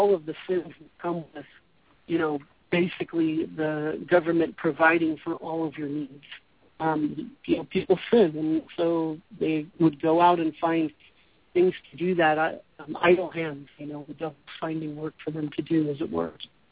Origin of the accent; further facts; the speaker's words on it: California, United States; accent: Californian; they felt like they were in a Hollywood movie, they said, because of my Californian accent.